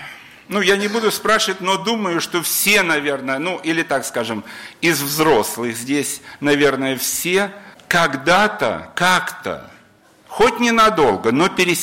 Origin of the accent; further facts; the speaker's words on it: Belgorod, Belgorod Oblast, Russia; я из Белгорода, несу служение в одной из белгородских церквей.